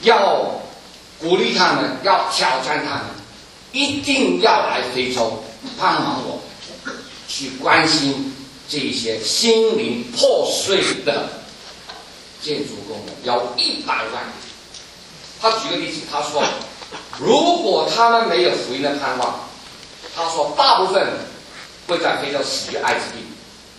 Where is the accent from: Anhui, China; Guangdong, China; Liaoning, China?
Guangdong, China; 因为我来讲，我是广东人。